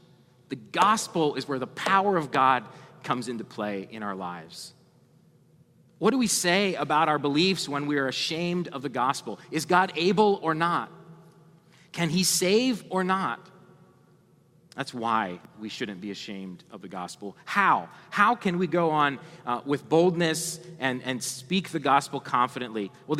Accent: Pennsylvania, United States; But we are from Pennsylvania, central Pennsylvania, and so we care a lot about Penn State.

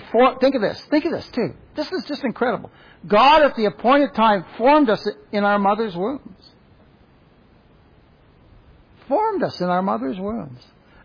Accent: Bolton, Ontario, Canada; moved away as an adult; also born or lived in Brampton / Oregon; I was born in Brampton, Ontario, Canada. And raised in Bolton, Ontario, Canada. All God purposed all that. And then I went down to, when I got older, I moved down to Oregon

